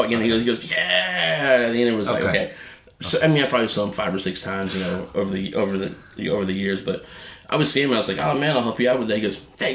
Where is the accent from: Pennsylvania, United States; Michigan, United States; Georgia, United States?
Georgia, United States; Athens; I'm from Georgia, from Athens.